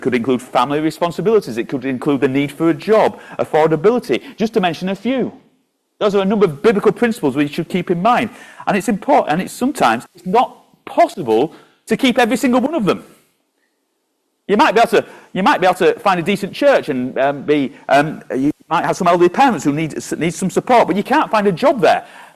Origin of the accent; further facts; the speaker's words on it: Yorkshire and the Humber, United Kingdom; as a Yorkshireman, it's hard for me to say